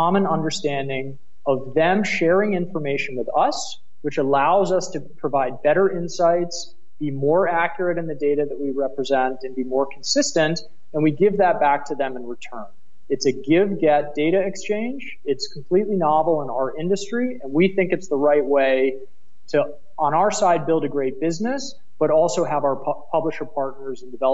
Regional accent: United States; accent: American; moved away as an adult; now in Berlin, Germany; Yeah, my American accent does give me away.

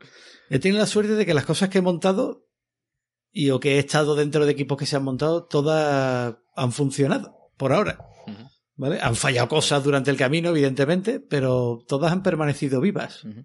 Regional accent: Seville, Andalusia, Spain; Y yo era scout de pequeño allí en Sevilla

